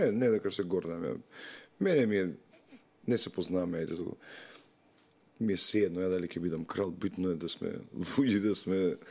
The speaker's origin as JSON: {"language": "Macedonian", "town": "Ilinden", "region": "Skopje", "country": "North Macedonia", "said": "од кај што потекнувам ја од Илинден"}